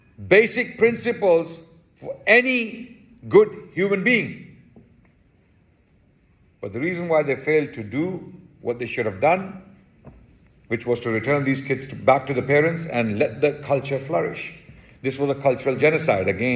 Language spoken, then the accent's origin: English; United Kingdom; Sorry, I'm from Britain, so I don't know your terminology.